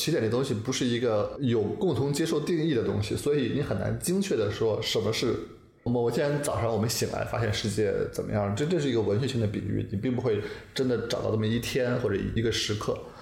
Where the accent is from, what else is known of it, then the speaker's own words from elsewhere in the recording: China; 我们中国人刚刚接触到洋枪洋炮的时候那个差距